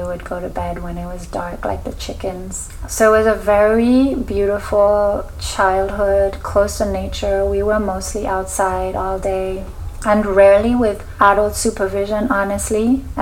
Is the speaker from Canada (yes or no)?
no; French Guiana; now in St. Thomas, United States Virgin Islands; I live here in St. Thomas. I've been here 16 or 17 years now, but I'm originally from French Guyana. And French Guyana is on the north coast of South America. It's a French department.